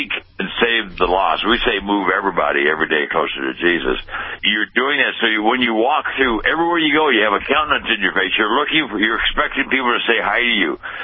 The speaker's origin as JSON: {"language": "English", "town": "Pasadena", "region": "California", "country": "United States", "tie": "born or raised there", "said": "I was born and raised in Pasadena."}